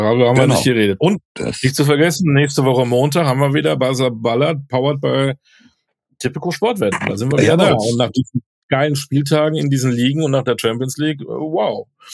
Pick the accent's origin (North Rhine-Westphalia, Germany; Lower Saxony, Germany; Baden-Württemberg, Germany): North Rhine-Westphalia, Germany; Münster; Meine Heimatstadt.